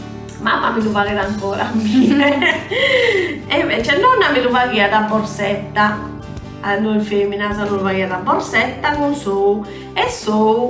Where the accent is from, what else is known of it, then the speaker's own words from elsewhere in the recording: Brescia, Lombardy, Italy; ma noi si sono di Brescia, sa solo di gaso, sono.